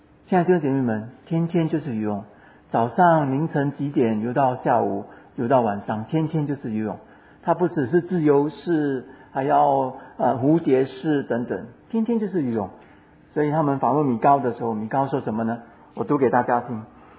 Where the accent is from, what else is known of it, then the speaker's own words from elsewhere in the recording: Singapore; 所以可能我们新加坡人用我们的新加坡的环境啊